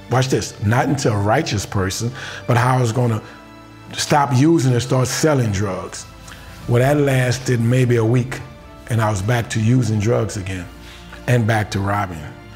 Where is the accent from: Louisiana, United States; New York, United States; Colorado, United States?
Louisiana, United States; New Orleans; I'm from New Orleans, Louisiana. I had a pretty much leave it to Beaver type of upbringing.